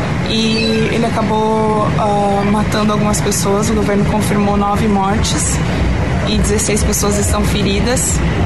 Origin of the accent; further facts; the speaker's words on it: Brazil; now in Toronto, Canada; eu sou brasileira e moro aqui em Toronto há um pouco mais de um ano agora.